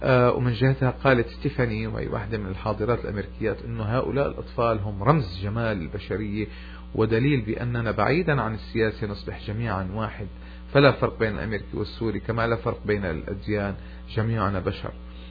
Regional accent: Syria; عندنا بسوريا

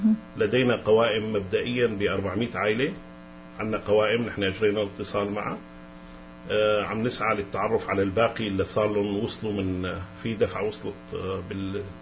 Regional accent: Syria; now in Canada; نحن سوريين أولا وأخيرا،

